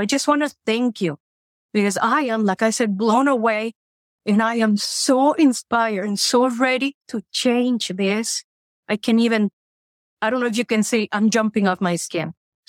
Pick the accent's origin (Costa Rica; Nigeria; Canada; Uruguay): Costa Rica; now in Tennessee, United States; I'm originally from Costa Rica.